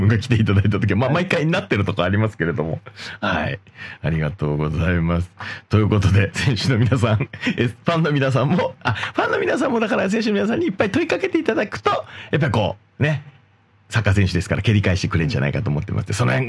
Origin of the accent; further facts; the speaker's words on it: Tochigi, Japan; あ、なんかやってたみたいですね、僕のふるさと、栃木 SC もね。